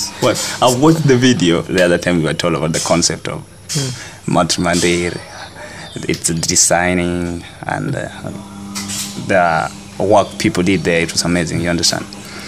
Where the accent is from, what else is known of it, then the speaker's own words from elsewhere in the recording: Kenya; I'm from Kenya. Yeah.